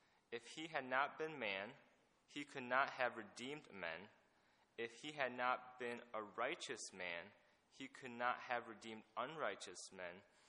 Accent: United States; because she grew up in China and I grew up here in the United States, so I don't really know this.

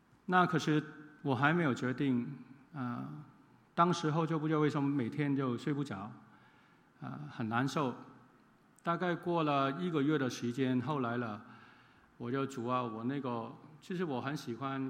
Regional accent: Hong Kong; 那另外一个事情呢，就我是香港来的

